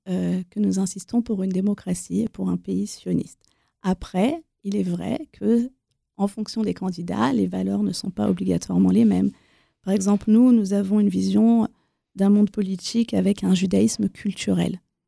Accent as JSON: {"language": "French", "country": "France", "tie": "born there", "said": "Alors, moi, je suis née en France, de mère française et de père israélien."}